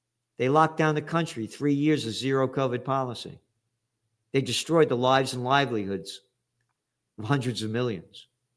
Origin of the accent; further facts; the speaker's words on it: Bronx, New York, United States; Yeah, I'm from the Bronx, Allerton Avenue and Boston Post Road. Right across the street from the White Castle hamburgers, 12 cents a piece.